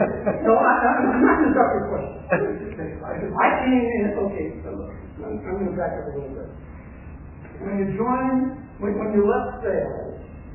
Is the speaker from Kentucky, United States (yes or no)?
no; Illinois, United States; I'm from Illinois, my wife's from New York. She had never been to California, I had been out here once.